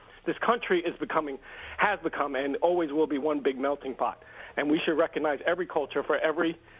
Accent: New York City, New York, United States; now in Hastings, United States; I have been celebrating Chinese New Year since I was a small child growing up in Manhattan on the Upper West Side. We now live in Hastings

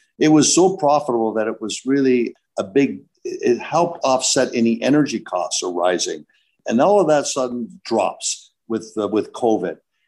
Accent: Toronto, Ontario, Canada; now in Texas, United States; I am a Texan. That means I say y'all come back A. I was born in Canada and moved down to Texas 30 years ago. And now I'm a dual citizen, American-Canadian, and I love it living in Texas

